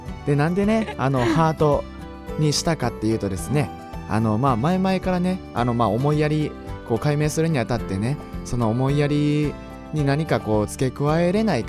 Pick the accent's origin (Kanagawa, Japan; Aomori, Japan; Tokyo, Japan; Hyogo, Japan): Hyogo, Japan; 僕兵庫県出身なんですけども、まあ、関西人っぽくない関西人ということで、活動させていただいてます